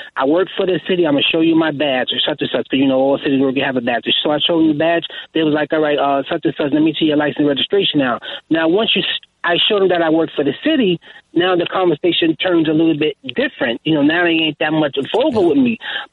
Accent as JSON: {"language": "English", "town": "Brooklyn", "region": "New York", "country": "United States", "said": "I'm a young black man, and I'm from Brooklyn, a area called Brownsville. And I work for the city."}